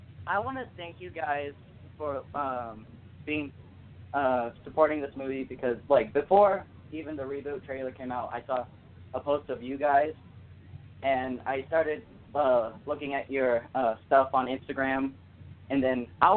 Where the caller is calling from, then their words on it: Denver, Colorado, United States; from Denver, Colorado.